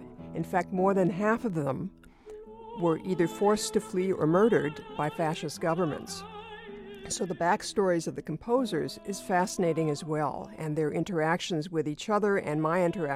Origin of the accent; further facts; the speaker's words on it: Minnesota, United States; growing up in the Twin Cities, I listened to a lot